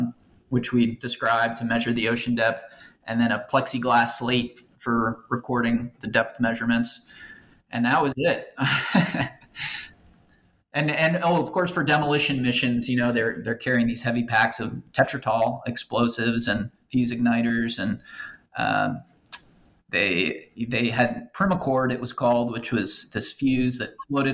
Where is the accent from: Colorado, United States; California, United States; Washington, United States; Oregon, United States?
California, United States; Los Angeles; manufactured in Los Angeles, you know, my hometown.